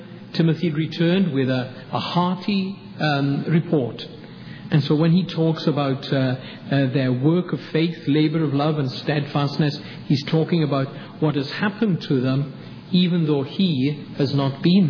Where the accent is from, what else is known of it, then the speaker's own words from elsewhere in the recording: Wales, United Kingdom; now in United States; Obviously from my accent you realize I'm not a native southern dweller, nor am I from North Carolina by birth. But my wife Anne and I are from Wales originally, although I am soon to become a citizen of this country.